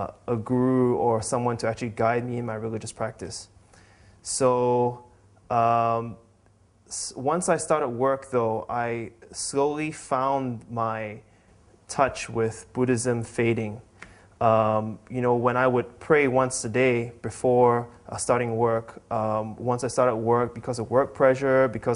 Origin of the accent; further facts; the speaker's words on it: Kuala Lumpur, Malaysia; also born or lived in Canada; I'm from Kuala Lumpur, born and bred. I lived in Canada for a couple of years when I was younger.